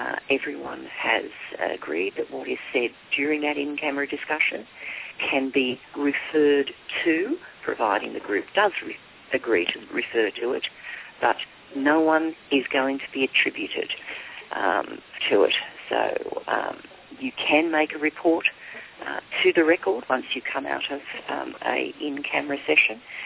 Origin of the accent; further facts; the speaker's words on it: Australia; And so as an Australian, of course, I always find it difficult to speak in English